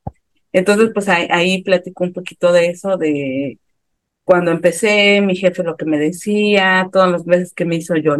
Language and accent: Spanish; Mexico City, Mexico; ya estoy a punto casi de los 16 años de vivir acá. Yo soy de Ciudad de México, estudié en la UNAM, en la Facultad de Contaduría.